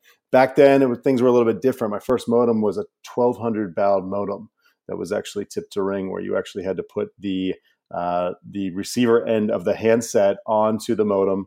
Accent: Lebanon, Ohio, United States; So growing up outside of Cincinnati, growing up in Lebanon, Ohio, there weren't many people to talk to near the farmlands.

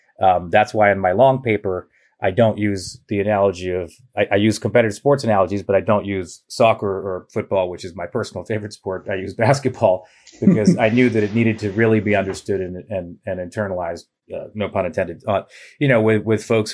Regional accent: Canada; as I can tell you as a Canadian

